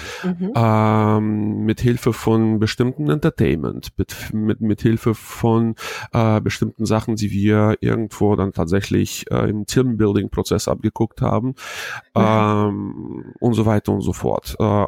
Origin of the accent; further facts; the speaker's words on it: Hanover, Lower Saxony, Germany; ich komme aus Hannover